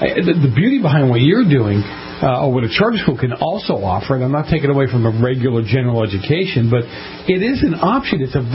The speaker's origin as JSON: {"language": "English", "town": "Boston", "region": "Massachusetts", "country": "United States", "tie": "born or raised there", "said": "I grew up in Boston, and we had for my North End friends, we had a North Bend Industrial School building"}